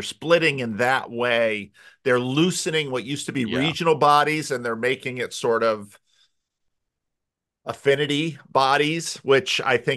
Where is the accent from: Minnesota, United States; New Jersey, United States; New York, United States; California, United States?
New Jersey, United States; Because, you know, I grew up in New Jersey, and Lancaster County was a very strange Disneyland of sorts.